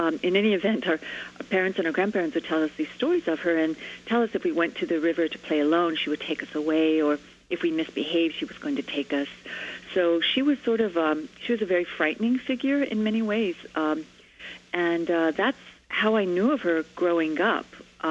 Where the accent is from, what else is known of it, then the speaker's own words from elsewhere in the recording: Springer, New Mexico, United States; I'm from Springer, and I thought she was from Springer.